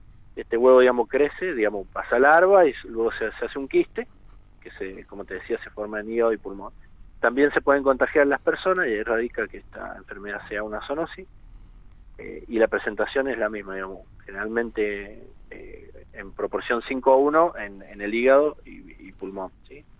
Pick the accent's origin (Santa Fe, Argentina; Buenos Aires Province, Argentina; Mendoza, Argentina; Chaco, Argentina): Mendoza, Argentina; Yo soy oriundo de Mendoza